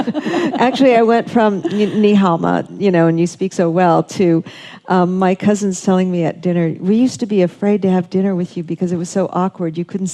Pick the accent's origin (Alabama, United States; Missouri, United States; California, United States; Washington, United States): California, United States; San Francisco; also born or lived in Oakland; San Francisco is my hometown, basically. I was born in the Bay Area in Oakland and lived in San Francisco for 30 years. So I'm very rooted there.